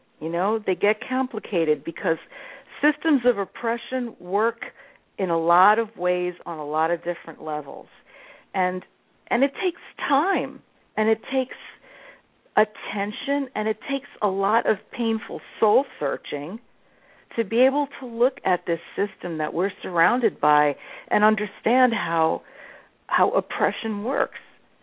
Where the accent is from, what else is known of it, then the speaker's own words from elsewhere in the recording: New York, United States; I grew up as a Puerto Rican. I'm from New York. I'm a New Yorican is what we call ourselves. And I grew up in the projects in the Bronx